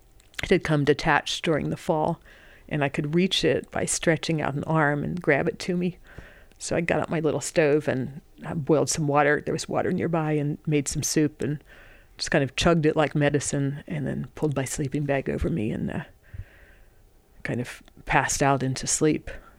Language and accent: English; United States; I thought about food, but, you know, I'm an American.